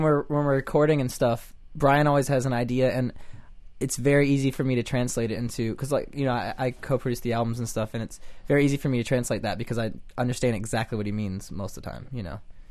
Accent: the South, United States; But we're also, we're from the Bible Belt

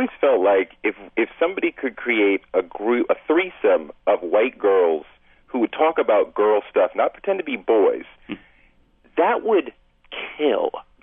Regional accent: Compton, California, United States; I think we say, yeah, I come from Compton, I know the gangs.

